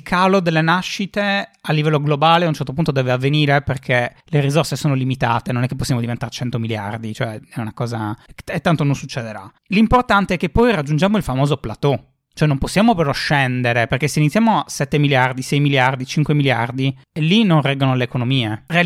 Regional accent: Sardinia, Italy; ma noi da sardi lo sappiamo molto bene, quindi ti sposti anche controvoglia perché lo devi fare.

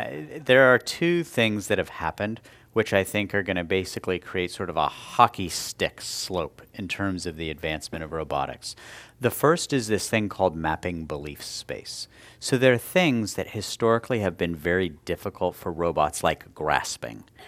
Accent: West Virginia, United States; Look, I grew up in West Virginia, put myself through college in part by working on a beer truck and as a midnight janitor.

